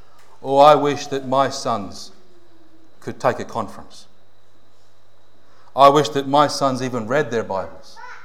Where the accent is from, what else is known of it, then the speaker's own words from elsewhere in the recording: Melbourne, Victoria, Australia; I was living in Sydney at the time, and I was invited back to the church that I grew up in Melbourne